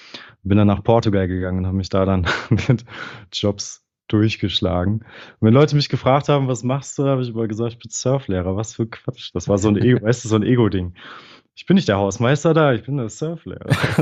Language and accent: German; Detmold, North Rhine-Westphalia, Germany; now in Bochum, Germany; Aus Detmold.